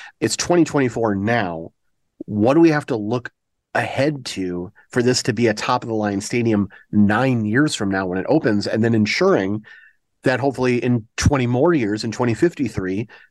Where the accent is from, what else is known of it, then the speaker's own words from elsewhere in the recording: Milwaukee, Wisconsin, United States; now in Chicago, United States; I live in suburban Chicago now, but I'm from Milwaukee originally